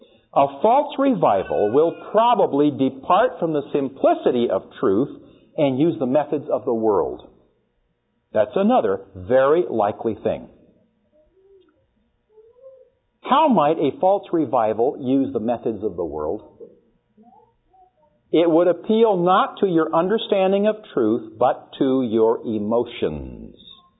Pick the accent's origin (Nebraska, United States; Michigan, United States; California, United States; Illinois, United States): California, United States; Santa Monica; I was born in Santa Monica. From where I was born and grew up, you could about take a handful of buckshot and hit every studio in the L.A. area.